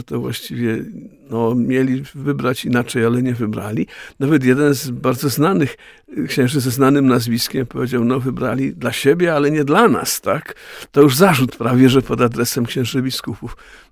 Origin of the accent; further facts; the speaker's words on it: Opole, Opole Voivodeship, Poland; Jako opolanin